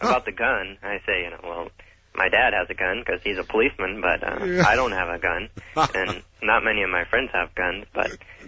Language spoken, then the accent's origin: English; Portland, Oregon, United States; now in Sapporo, Japan; I'm an avid listener from Portland, Oregon. I came over here about 3 weeks ago, and I really missed your program.